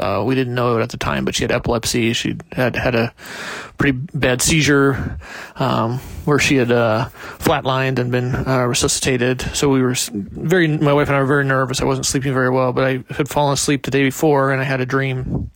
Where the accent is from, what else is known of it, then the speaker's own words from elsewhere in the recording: Valencia, California, United States; I'm from Valencia, California.